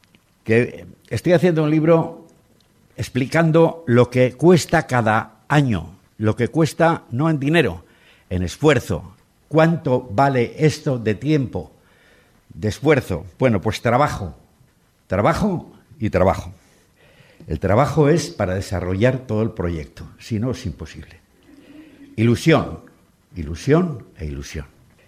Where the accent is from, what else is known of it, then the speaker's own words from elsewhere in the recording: Laredo, Cantabria, Spain; Y yo soy, sobre todo, laredano de Laredo.